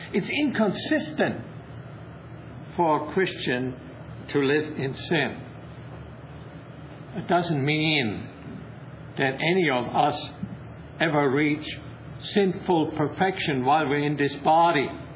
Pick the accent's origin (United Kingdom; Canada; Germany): Germany; moved away as an adult; now in United States; I'm so thankful that we immigrated to the United States in 1953. I grew up in Germany. Fortunately, I wasn't old enough to have to serve. I was 15 when the war ended.